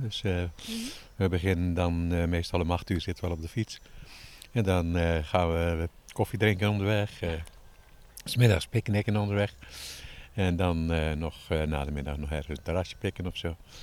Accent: Oosterhout, North Brabant, Netherlands; Oosterhout.

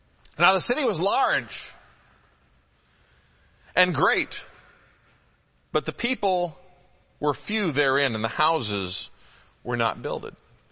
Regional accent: Detroit, Michigan, United States; I grew up in the Metro Detroit area, and I'm old enough to remember when Detroit was actually in good condition.

